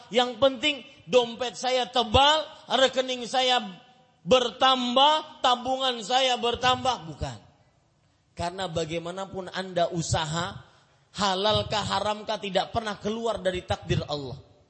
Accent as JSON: {"language": "Indonesian", "town": "Banjarmasin", "region": "South Kalimantan", "country": "Indonesia", "tie": "born or raised there", "said": "Putih tua itu istilah halus Banjarmasin, kota saya, untuk orang yang berkulit hitam."}